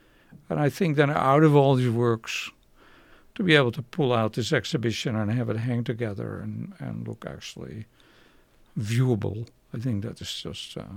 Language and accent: English; Haarlem, North Holland, Netherlands; I have a big painting show coming up in my hometown, Haarlem, next month.